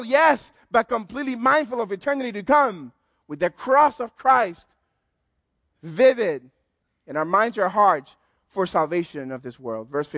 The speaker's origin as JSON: {"language": "English", "country": "Cuba", "said": "I'm from Cuba. We have great cigars."}